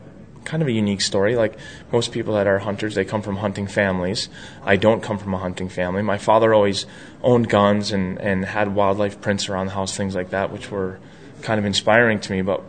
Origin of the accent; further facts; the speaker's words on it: Connecticut, United States; moved away as an adult; now in Minnesota, United States; I was born and raised in Connecticut.